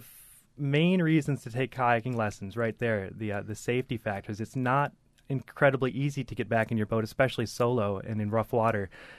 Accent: Wisconsin, United States; moved away as an adult; Growing up in Wisconsin, I didn't get into kayaking until I moved to Florida after college.

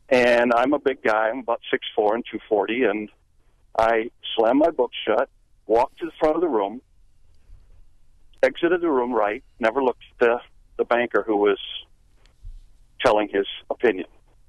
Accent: Iowa, United States; I'm 55. I'm actually from Iowa, but I'm traveling on business today through Wisconsin, and I picked up the show.

